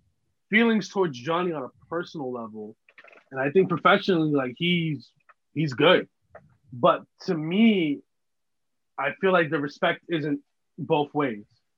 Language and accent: English; Brooklyn, New York, United States; I'm from Brooklyn, New York. So I was born and raised in Bushwick.